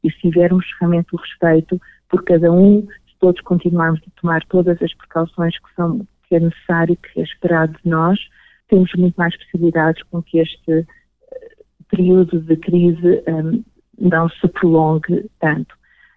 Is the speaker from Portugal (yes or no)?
yes; Portugal; moved away; Então, sendo portuguesa, também sendo imigrante, tenho uma afinidade muito grande com as comunidades imigrantes